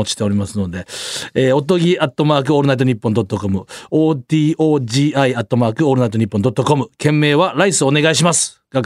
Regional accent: Kansai, Japan; 俺関西人が焼きそばでご飯食べるとか、お好み焼きでご飯食べるっていう、ね、って言われるのは

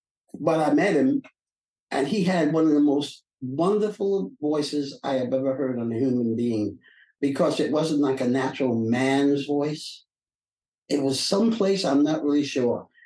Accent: Brooklyn, New York, United States; We're all from Brooklyn, man.

